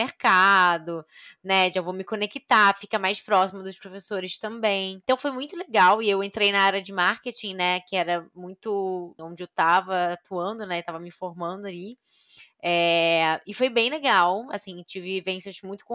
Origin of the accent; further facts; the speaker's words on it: Rio de Janeiro, Brazil; sou libriana, tenho 26 anos, eu sou carioca do Rio, zona norte do Rio.